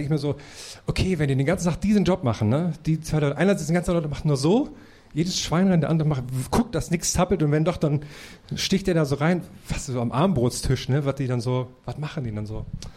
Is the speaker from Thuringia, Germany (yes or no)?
yes; Thuringia, Germany; born or raised there